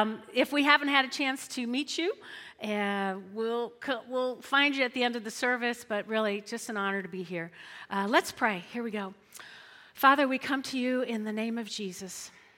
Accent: New Jersey, United States; Now, I'm from North Jersey. That's the home of the Italians, okay?

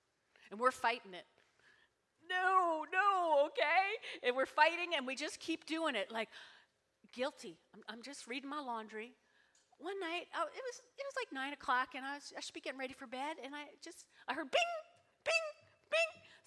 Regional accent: New Jersey, United States; also born or lived in Brooklyn; I was born in Brooklyn, raised in North Jersey.

